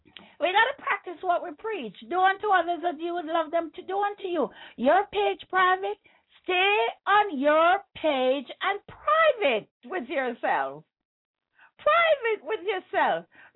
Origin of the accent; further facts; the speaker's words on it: Jamaica; Is I borrowed it from growing up in Jamaica, where we use partner susu in order for poor people to get along and build them little house or send them children to school or buy something special.